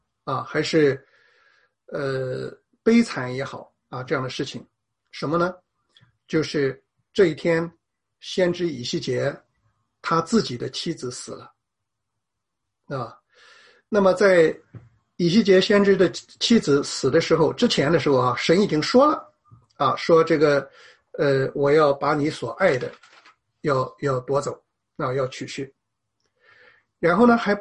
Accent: China; 我们中国人有一句话啊，叫做出离愤怒，脱离悲伤啊

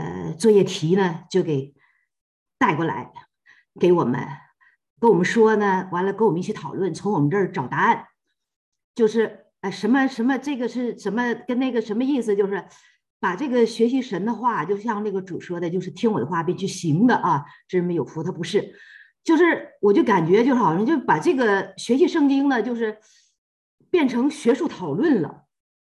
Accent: China; 我们中国人

